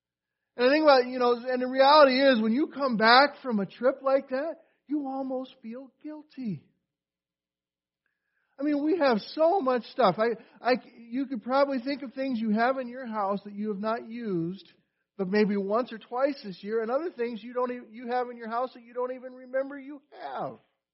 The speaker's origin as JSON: {"language": "English", "country": "United States", "said": "being an American, living in the United States, we take that for granted."}